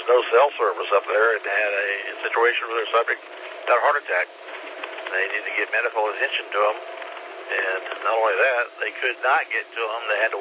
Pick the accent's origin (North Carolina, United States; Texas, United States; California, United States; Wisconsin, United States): North Carolina, United States; Hendersonville; when they find out I'm from Hendersonville